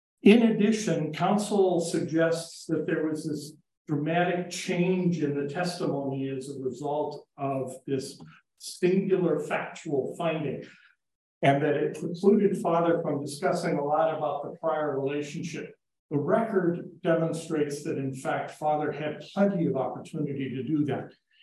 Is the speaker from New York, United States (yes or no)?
no; Mankato, Minnesota, United States; I'm an attorney from Mankato, Minnesota